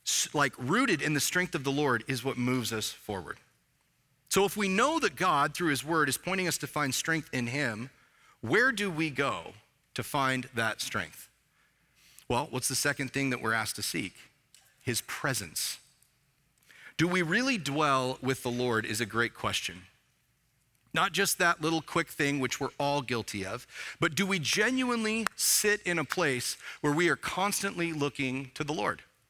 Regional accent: Bible Belt, United States; Well, I'm an American. Yeah. I grew up in the Bible Belt.

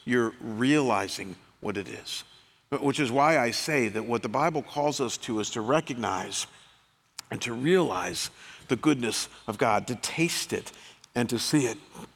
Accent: United States; I mean, we are so American and so soft and so spoiled at times.

